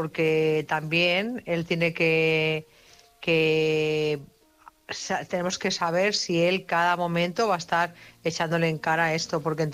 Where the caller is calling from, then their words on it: Barcelona, Catalonia, Spain; de Barcelona, corresponsal desde Barcelona.